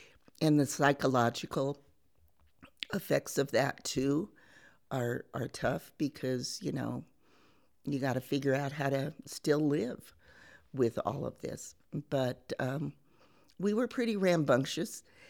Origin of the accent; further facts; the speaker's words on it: Manchester, Iowa, United States; born there; I was born in Manchester, Iowa. I'm third from the bottom in a family of 11 who come from an Iowa farm family.